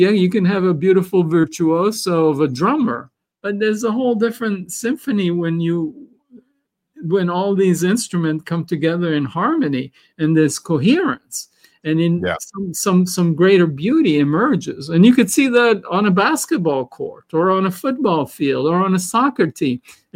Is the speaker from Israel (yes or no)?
yes; Israel; English is a second language; So I was born and raised in Israel, a war-torn part of the world.